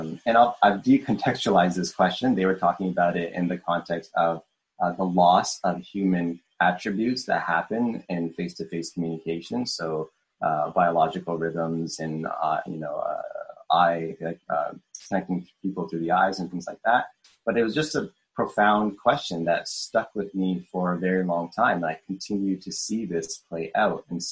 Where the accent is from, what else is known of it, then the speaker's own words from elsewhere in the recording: Canada; and as a second generation Canadian, I always had this kind of multi-perspective lens